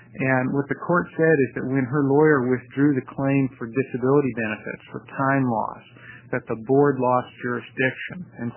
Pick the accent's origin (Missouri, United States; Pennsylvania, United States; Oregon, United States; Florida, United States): Oregon, United States; Eugene; I'm an attorney from Eugene.